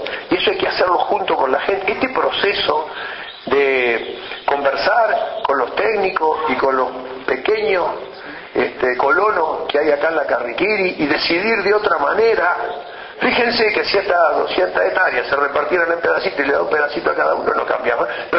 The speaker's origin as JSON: {"language": "Spanish", "country": "Uruguay", "said": "en realidad como uruguayos, nos tiene que alegrar que las cosas se hagan así"}